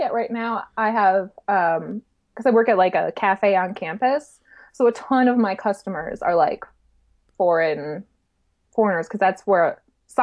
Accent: Wisconsin, United States; accent: Wisconsin; I'm from Wisconsin and basically I live my whole life here.

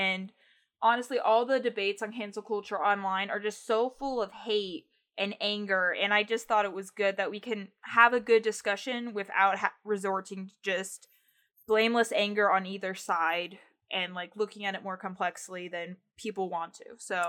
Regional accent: Nebraska, United States; we're from Nebraska.

